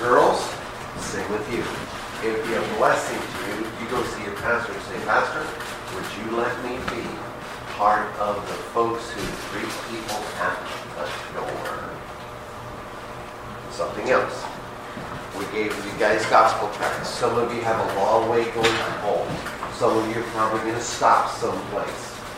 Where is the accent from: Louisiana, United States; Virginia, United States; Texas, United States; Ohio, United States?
Texas, United States; I am from the Republic of Texas. Right? People all the time are in foreign countries. If you're from America, I say, no, we're from Texas.